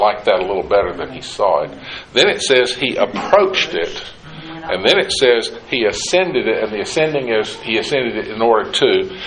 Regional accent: Tennessee, United States; I've always called them bales, but that may be because I'm from East Tennessee.

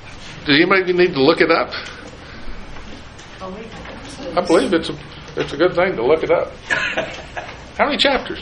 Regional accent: Great Smoky Mountains, United States; I grew up in the Smokies. 40 miles in a car could get me to the base of Mount LeConte.

